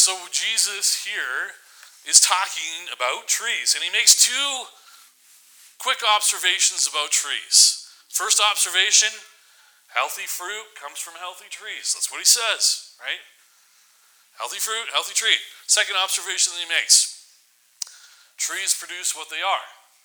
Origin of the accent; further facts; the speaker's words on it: Vancouver, British Columbia, Canada; But I grew up in Vancouver, and I grew up around trees.